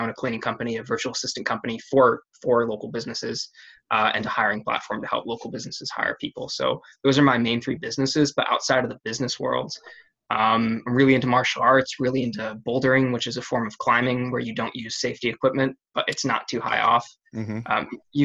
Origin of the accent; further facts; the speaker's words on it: United Kingdom; accent: American; moved away as an adult; also born or lived in United States; So I sound American, but I'm actually British. I grew up in the UK for most of my life. I went to university in the US. That's why I lost my accent, unfortunately.